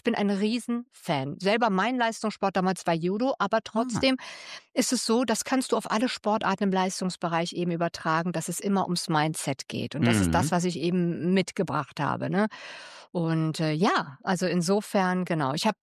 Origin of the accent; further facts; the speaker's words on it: Germany; als Kind in Deutschland war ich natürlich ein Exot, weil … weil ne … … gab es nicht. Und in Italien, con la PH … non esiste.